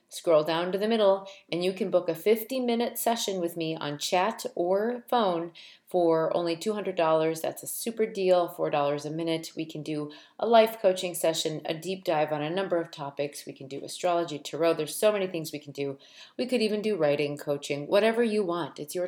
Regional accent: Midwest, United States; I am a middle child. I'm a Midwesterner.

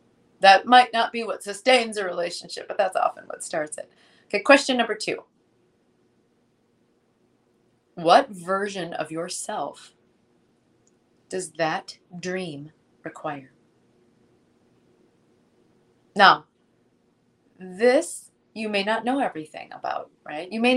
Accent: Minnesota, United States; I can't believe that about myself because, y'all, I'm from Minnesota. We are known as the most passive-aggressive people on the planet, right?

